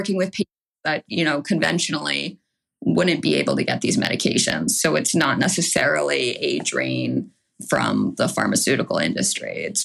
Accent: Chestnut Hill, Massachusetts, United States; I am originally from Chestnut Hill. Our family has moved how many times now? Like between 8 and 11 times around the greater Boston area.

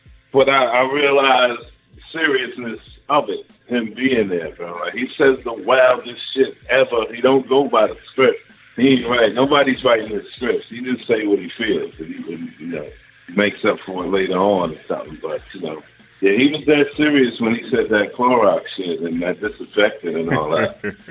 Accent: New York, United States; Me, as a growing up as a New Yorker, we know the Trump before Trump.

